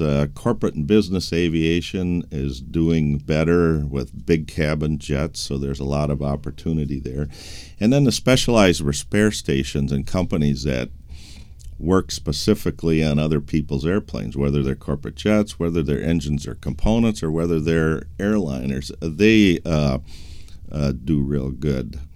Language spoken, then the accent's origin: English; Minnesota, United States; The last student group I talked with was at in my home state in Minnesota